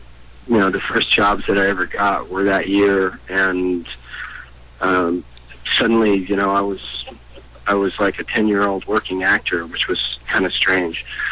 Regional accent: San Antonio, Texas, United States; moved away as an adult; You know, I hadn't left the state of Texas where I was from. You know, I grew up outside of San Antonio for, you know, most of my young life.

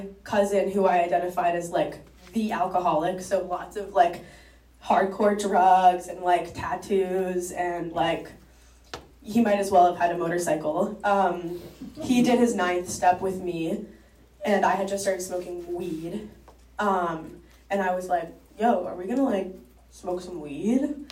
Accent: Brookline, Massachusetts, United States; And I grew up in Brookline, and so I have a lot of resentment toward coming to meetings in the area

